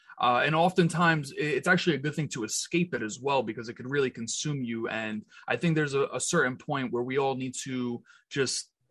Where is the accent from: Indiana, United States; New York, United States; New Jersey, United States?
New York, United States; Queens; I am just a kid born and raised in Queens, New York.